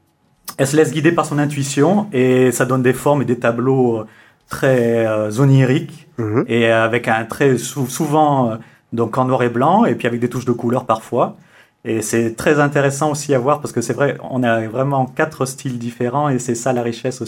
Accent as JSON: {"language": "French", "town": "Saint-Perdon", "region": "Nouvelle-Aquitaine", "country": "France", "lives_now": "Mugron, France", "said": "Oui, moi, alors là, ça fait 2 ans que je suis arrivé à Mugron, mais je suis plutôt de Saint-Perdon. Mes parents sont encore à Saint-Perdon"}